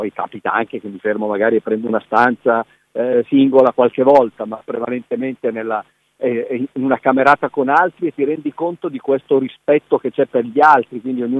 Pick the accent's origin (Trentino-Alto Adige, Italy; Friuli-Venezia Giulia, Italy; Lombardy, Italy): Lombardy, Italy; Palazzago; tornare a Bergamo, al mio paese Palazzago